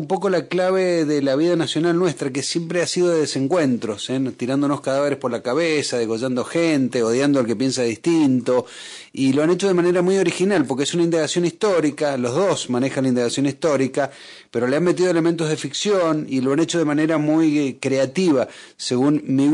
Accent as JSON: {"language": "Spanish", "country": "Argentina"}